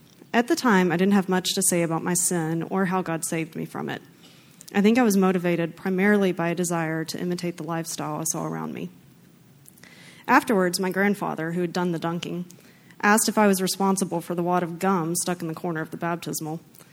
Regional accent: Texas, United States; I grew up in Bible Belt, Texas, a world characterized by Christian-themed music, jargon, decor, dress, books, goals, and values.

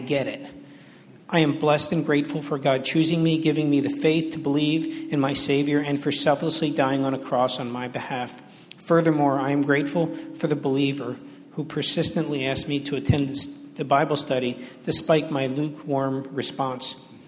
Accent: Philadelphia, Pennsylvania, United States; born there; I was born in Philadelphia and raised as a Roman Catholic.

